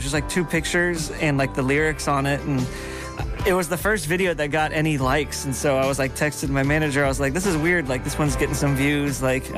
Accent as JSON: {"language": "English", "region": "Ohio", "country": "United States", "said": "I'm from Ohio. No mountains in Ohio."}